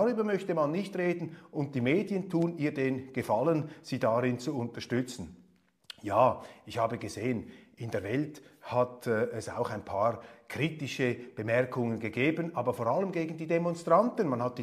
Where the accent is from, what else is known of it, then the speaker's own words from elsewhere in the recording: Switzerland; Als Schweizer steht mir das ohnehin nicht zu, aber ich finde das doch bemerkenswert.